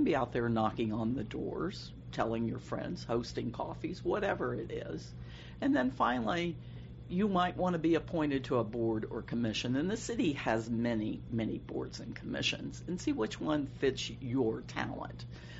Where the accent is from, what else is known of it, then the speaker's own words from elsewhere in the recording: Illinois, United States; Interestingly enough, I grew up in Illinois